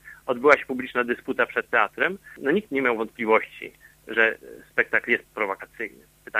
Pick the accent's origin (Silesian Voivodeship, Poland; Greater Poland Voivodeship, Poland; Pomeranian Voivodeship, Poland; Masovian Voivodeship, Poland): Greater Poland Voivodeship, Poland; Poznań; jako poznaniak, który rzeczami artystycznymi się para